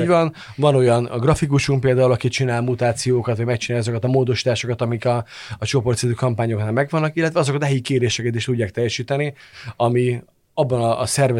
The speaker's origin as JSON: {"language": "Hungarian", "country": "Hungary", "said": "magyarként hazai pályán vagyok"}